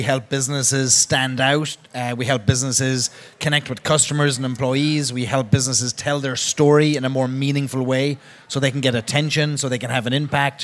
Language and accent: English; Cork, Munster, Ireland; I'm from Cork. The whiskey's from Cork. All good things come from Cork.